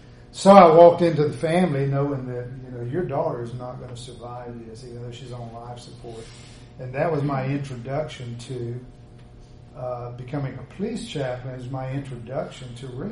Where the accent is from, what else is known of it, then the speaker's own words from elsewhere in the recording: Alabama, United States; also born or lived in Long Beach, California; The last was in Long Beach, California, for about 15 years. When I grew up in North Alabama, the greatest fear of people was